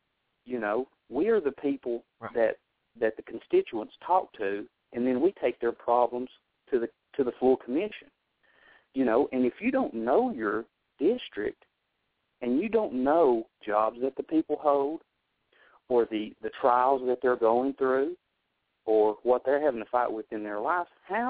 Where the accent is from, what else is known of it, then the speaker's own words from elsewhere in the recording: United States; I'm a lifelong resident of Warren County. I was born here in Warren County. I've lived here all my life.